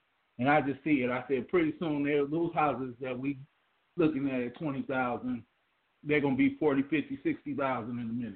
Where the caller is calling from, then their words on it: Peoria, Illinois, United States; Assalamu alaikum … calling out of Peoria, Illinois.